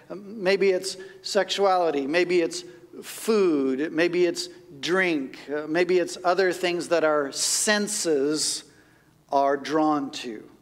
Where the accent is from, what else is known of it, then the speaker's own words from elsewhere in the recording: United States; born there; I'm super happy that I was born in the United States. I love the United States.